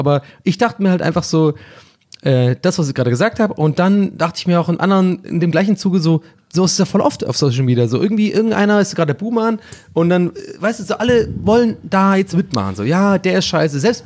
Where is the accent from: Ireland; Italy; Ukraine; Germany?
Ireland; moved away; als Ire, gebürtiger Ire, der da aufgewachsen ist